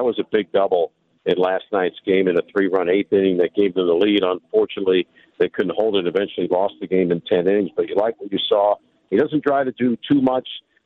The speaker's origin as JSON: {"language": "English", "region": "New York", "country": "United States", "tie": "born or raised there", "said": "I watch a bunch of different teams. I grew up in New York."}